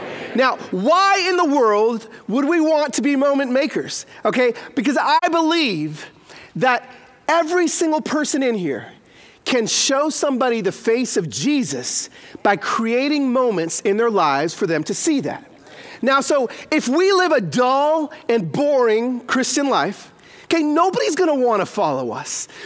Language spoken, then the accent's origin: English; East Los Angeles, California, United States; now in Nashville, United States; Here, yes, I live in Nashville, Tennessee, but I'm from East Los Angeles, East LA, Pico Rivera